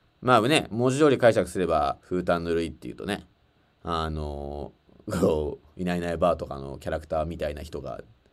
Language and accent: Japanese; Gunma, Japan; 群馬のって言うけど、俺と乾はだいぶ違うとこ出身なんですよ。群馬の中でも。僕は南の方で